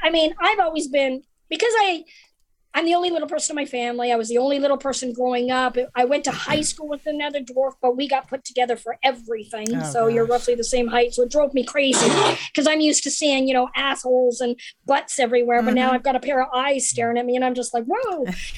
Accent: Canada; And also because of growing up in Canada, we had a lot of British influence.

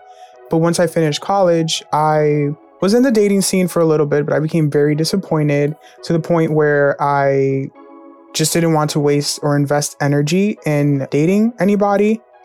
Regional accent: New Jersey, United States; My hometown is New Jersey, and my profession is I'm an arts educator.

